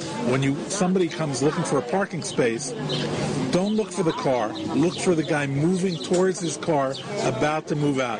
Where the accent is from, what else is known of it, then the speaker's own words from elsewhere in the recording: New York City, New York, United States; Well, that's the way I grew up also, because in New York City, when you grow up in New York City, you have two legs, a subway token